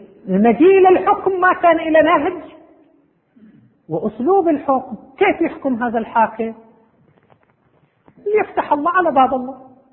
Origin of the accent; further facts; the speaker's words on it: Saudi Arabia; عندنا في المملكة العربية السعودية،